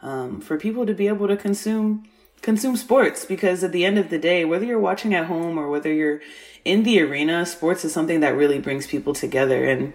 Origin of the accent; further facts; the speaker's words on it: Texas, United States; Right now, I am in Texas, my home state.